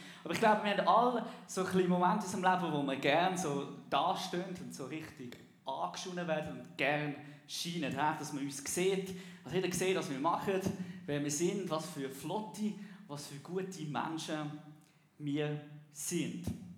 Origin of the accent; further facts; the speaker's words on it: Einsiedeln, Schwyz, Switzerland; now in Altdorf, Switzerland; Aufgewachsen bin ich Zeinsiedler in der Innerschweiz.